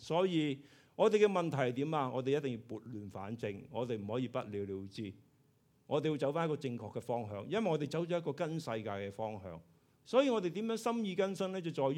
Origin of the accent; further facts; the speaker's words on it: China; 其实我哋中国人都成日讲噶啦啊！